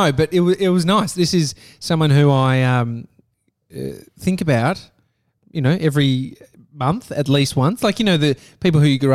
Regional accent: Gardenvale, Victoria, Australia; We grew up in Gardenvale.

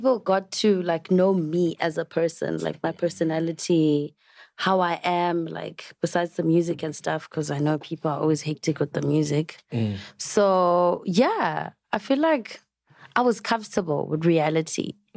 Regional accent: Ghana; Because I grew up in Abazal Bami, Solo King Abe in Ghana

